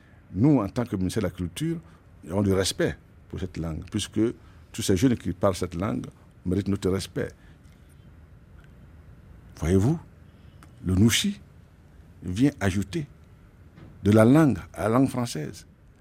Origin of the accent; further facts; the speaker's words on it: Côte d’Ivoire; il n'y a pas chez nous en Côte d'Ivoire une langue locale, une langue nationale qui fédère, qui est parlée par la majorité.